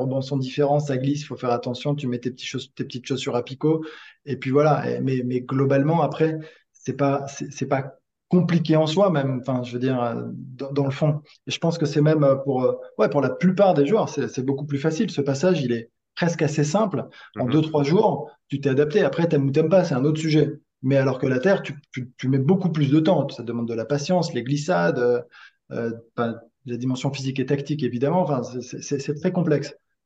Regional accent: Morocco; j'ai grandi au Maroc sur terre battue

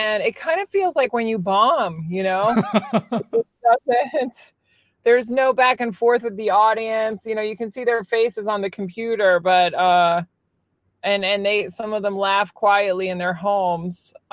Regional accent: Virginia, United States; now in New York City, United States; Like I grew up in Virginia and I only knew stand up through

